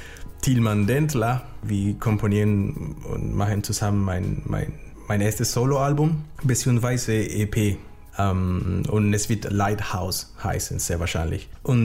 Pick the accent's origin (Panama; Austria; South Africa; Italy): Panama; now in Hamburg, Germany; ich wohne in Deutschland seit fast 9 Jahren. Aber ich komme ursprünglich aus Panama. Das ist ein kleines Land in Mittelamerika. Mega schön, aber Hamburg ist auch schön und ist meine Heimat geworden.